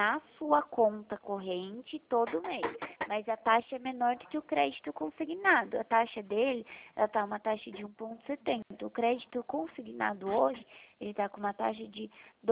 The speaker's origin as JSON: {"language": "Portuguese", "town": "Bragança Paulista", "region": "São Paulo", "country": "Brazil", "said": "Não, eu sou de Bragança Paulista, o senhor conhece?"}